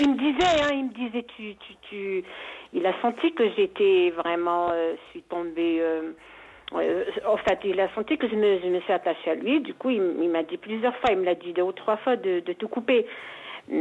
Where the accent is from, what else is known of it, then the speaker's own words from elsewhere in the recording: Algeria; now in France; Moi, je viens des montagnes. Je suis algérienne d'origine, voilà.